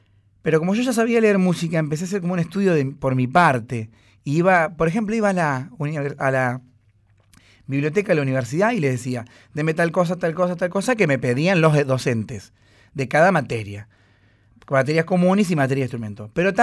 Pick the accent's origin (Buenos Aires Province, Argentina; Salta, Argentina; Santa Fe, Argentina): Santa Fe, Argentina; Rosario; yo hace muchos años que vivo acá, pero soy rosarino.